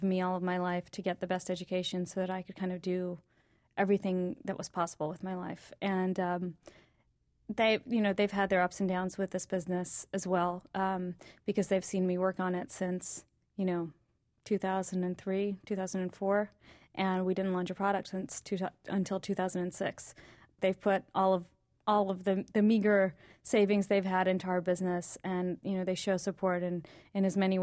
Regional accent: Alabama, United States; now in New York, United States; I actually grew up in Alabama, and my father is from Tanzania, and my mother's from Pakistan. But I consider myself a New Yorker now at this point.

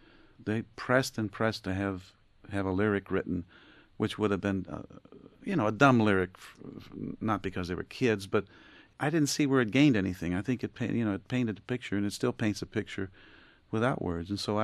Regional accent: Aliquippa, Pennsylvania, United States; I played in many, around my hometown in Aliquippa, yeah, we had...

